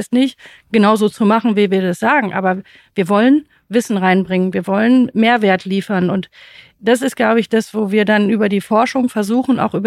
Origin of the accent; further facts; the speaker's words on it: Rhineland, Germany; ich komme aus dem Rheinland